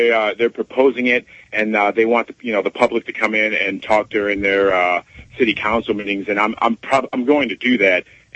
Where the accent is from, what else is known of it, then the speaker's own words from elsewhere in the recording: Elgin, Illinois, United States; here in my, near my hometown of Elgin, Illinois, near Chicago, we had no fireworks for our 4th of July